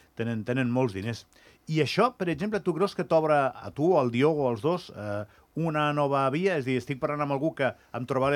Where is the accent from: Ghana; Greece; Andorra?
Andorra; perquè som d'Andorra i tenim certa habilitat per conduir sobre neu